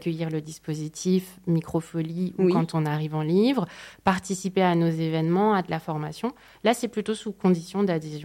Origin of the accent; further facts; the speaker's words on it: Nancy, Grand Est, France; un groupe d'artistes nancéens que je connais, qui est ma région d'origine.